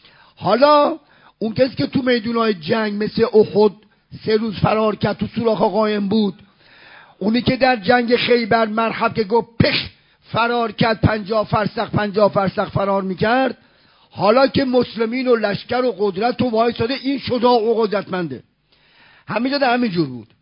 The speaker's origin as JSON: {"language": "Persian", "region": "Isfahan", "country": "Iran", "tie": "born or raised there", "said": "من بچه اصفهانم ولی 50 سال بچه حوزه‌ام،"}